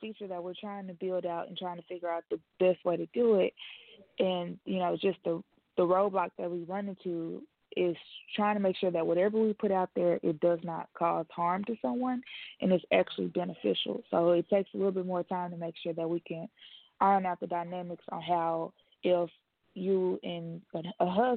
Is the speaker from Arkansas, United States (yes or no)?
yes; Helena, Arkansas, United States; Arkansas. So I'm from the Arkansas Delta.